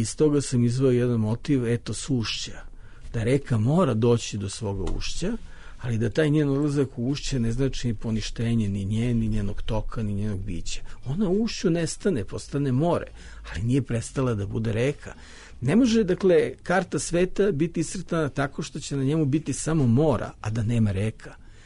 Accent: Serbia; I kao rezignirani Srbin hteo sam da kažem da taj težak zadatak nije nemoguć

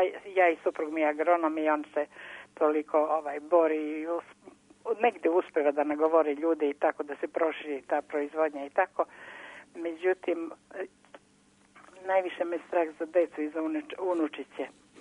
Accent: Pristina, Pristina District, Kosovo; moved away; Ja sam rodom iz Prištine, a mi smo pobegli iz Prištine kad je Tito po Titovim režimom, jer nismo mogli tamo da živimo.

